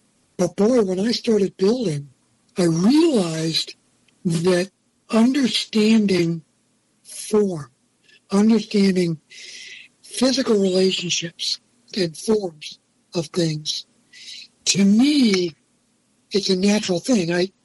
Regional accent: Pennsylvania, United States; But I grew up just outside Philly.

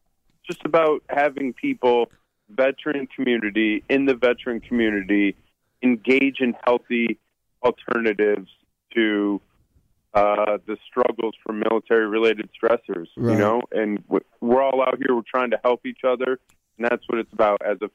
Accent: Bath, New York, United States; My very first event I ever hosted was actually up in my hometown outside of Bath, New York, where I grew up

